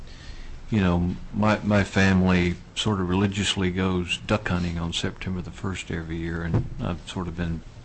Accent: Florida, United States; my hometown in Florida, you look at the headstones there, lots of them say 1918

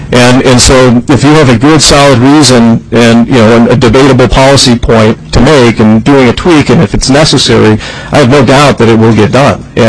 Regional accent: Chicago, Illinois, United States; From Chicago, the city.

